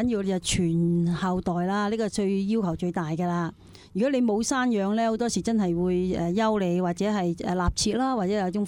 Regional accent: China; 尤其是我哋中国人更加啦

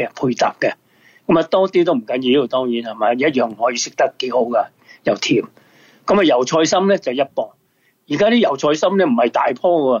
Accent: Guangdong, China; 其实一般我哋广东人都系叫白果嘅啫

